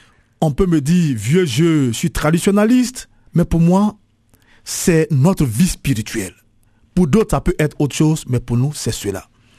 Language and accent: French; Côte d’Ivoire; Mais chez moi, en Côte d'Ivoire et en Afrique